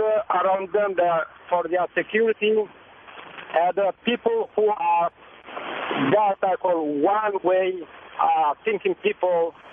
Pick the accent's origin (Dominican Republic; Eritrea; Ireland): Eritrea; now in Milwaukee, United States; I'm originally from East Africa, Eritrea, and we have the same dictator about almost 20 years